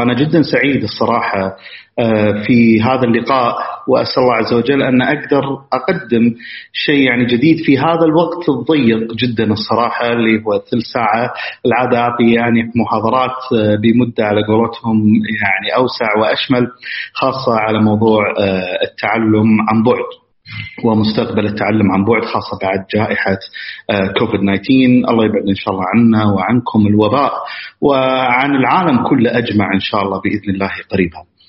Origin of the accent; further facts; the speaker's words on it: Kuwait; احنا عندنا في الكويت نستخدمه من زمان